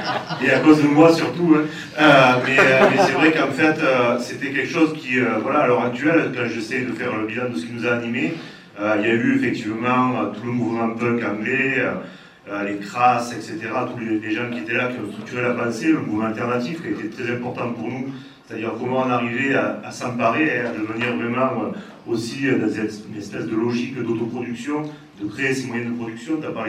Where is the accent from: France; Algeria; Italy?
France; je prononce très mal, hein, si je suis français